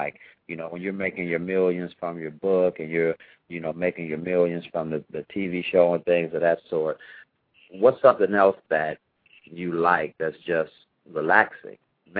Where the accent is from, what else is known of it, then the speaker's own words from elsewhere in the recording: Chicago, Illinois, United States; You know, so that's one thing about growing up in Chicago. You just have that feeling that the lake is so close.